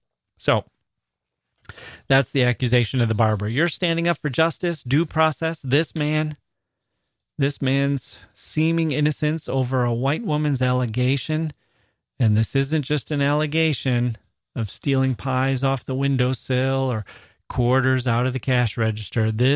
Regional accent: the North, United States; So, like I said, I grew up in the North. No lynchings up there.

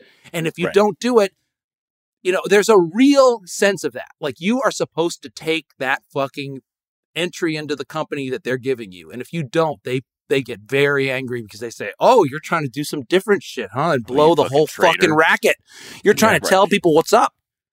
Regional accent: Connecticut, United States; Growing up in Connecticut, you know, they fucking groom you to be a goddamn stockbroker.

